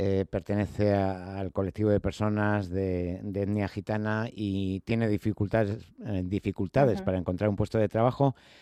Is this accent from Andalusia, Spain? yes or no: no; Madrid, Community of Madrid, Spain; Yo soy de Vicálvaro y no me avergüenzo a decirlo